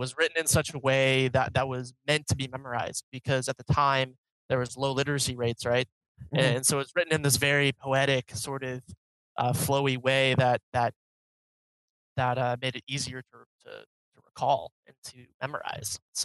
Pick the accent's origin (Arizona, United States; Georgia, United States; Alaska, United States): Arizona, United States; Phoenix; He planted a church here in my hometown of Phoenix.